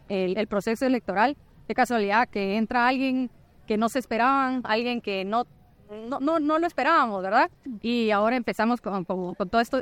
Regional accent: Guatemala; nosotros como pueblo guatemalteco estamos totalmente en contra de todas las acciones que se han tomado

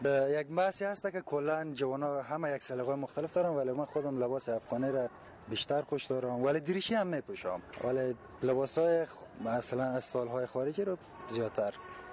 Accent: Afghanistan; ما افغان هستیم

